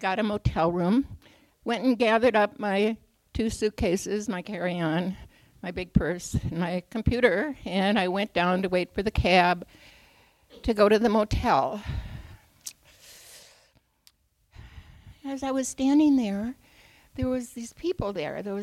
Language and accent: English; Minnesota, United States; I mean, I am from Minnesota, no.